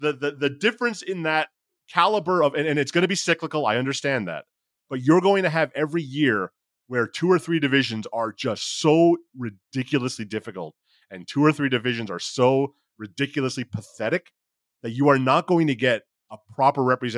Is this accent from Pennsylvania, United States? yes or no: no; New York, United States; I was raised in New York, and I was raised from birth to hate the city of Philadelphia in every aspect of my life, not just sports.